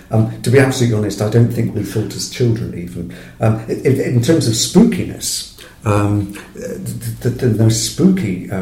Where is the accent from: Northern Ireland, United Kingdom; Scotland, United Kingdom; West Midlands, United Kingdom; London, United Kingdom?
London, United Kingdom; Carshalton; I said, I'm from Carshalton. They said, oh, London. And I was horrified.